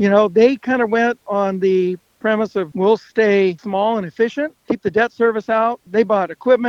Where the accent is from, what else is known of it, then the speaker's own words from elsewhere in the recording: Modesto, California, United States; born there; And I'm 58, and gosh, I remember from the time I was born over in Modesto.